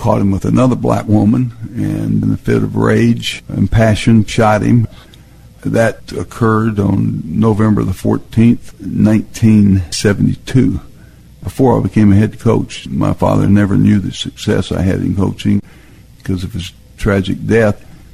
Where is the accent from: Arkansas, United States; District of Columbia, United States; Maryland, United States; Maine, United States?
Arkansas, United States; Crossett; Never dreamed growing up in Crossett, Arkansas, as a young junior high school football player with a map posted on my wall.